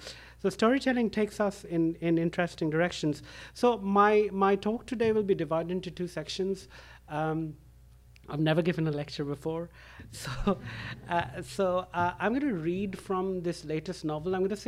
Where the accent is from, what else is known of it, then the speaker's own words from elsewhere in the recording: England, United Kingdom; As an English person, I trained to be a late 16th century scholar.